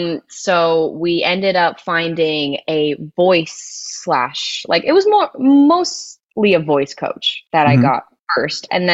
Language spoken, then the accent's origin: English; Montreal, Quebec, Canada; I was born in Montreal, Canada, and I was also raised there, kind of just outside the city, but I kind of group it in because no one really knows the town that I grew up in. So for easy things, we'll just say Montreal.